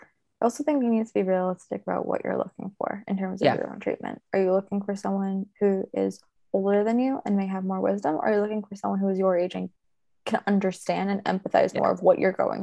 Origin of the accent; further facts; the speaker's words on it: New York City, New York, United States; And because I'm just from New York, it's like the best places to cry in public in New York City.